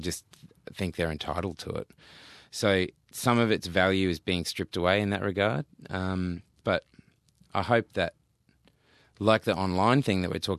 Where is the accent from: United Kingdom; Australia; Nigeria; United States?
Australia; Australian. So that's not the experience that everybody has growing up in Australia.